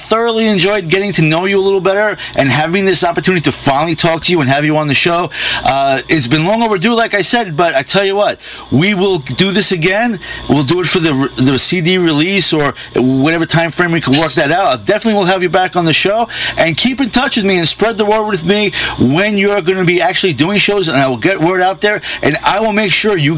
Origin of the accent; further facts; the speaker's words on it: Long Island, New York, United States; Rusty, I come from Long Island here, and we really don't have much of a metal scene.